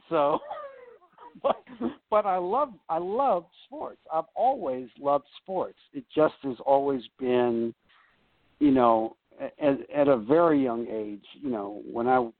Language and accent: English; Northeast, United States; I grew up in Northeast, and my dad's still there, so you know, we grew up rooting for all the Washington teams